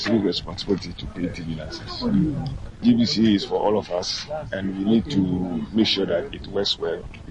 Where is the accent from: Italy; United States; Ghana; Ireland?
Ghana; because we as a Ghanaian, we owe the unit ourselves.